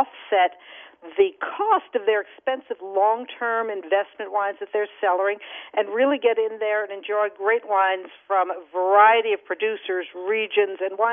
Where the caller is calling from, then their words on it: New York, United States; I don't know if this, it should be true in all markets, but I'm speaking from New York where I am